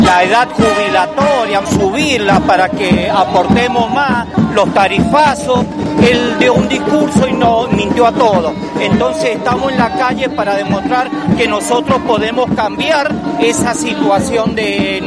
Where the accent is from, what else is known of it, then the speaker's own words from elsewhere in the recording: San Juan, Argentina; Vengo de la provincia de San Juan y marcho con otro grupo de compañeros de San Juan